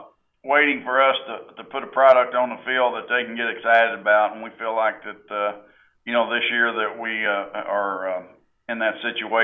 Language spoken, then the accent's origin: English; Alvin, Texas, United States; also born or lived in Refugio; I was born born in Refugio and grew up in Alvin.